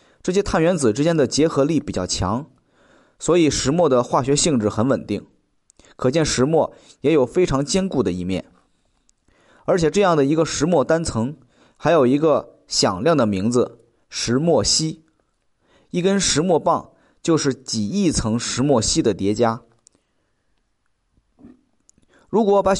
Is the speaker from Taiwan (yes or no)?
no; China; 我们中国人做美食讲究色香味意形气